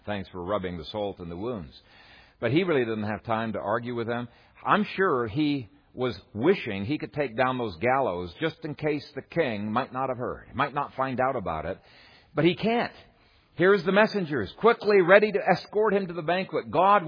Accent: Canada; now in United States; I came from Canada. She came from Omaha

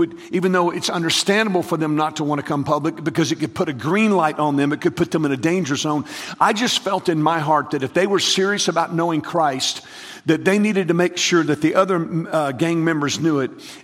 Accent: Texas, United States; Well, you know, I'm from Texas, and so we're obviously right there near Mexico, so I'm familiar with the cartels is big news where I live, and there is a lot of Mexican gangs where I live.

